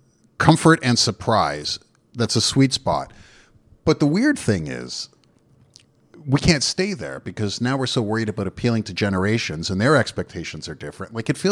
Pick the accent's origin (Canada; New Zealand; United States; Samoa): Canada; As a Canadian, you know, we've got a hard-packed Protestant work ethic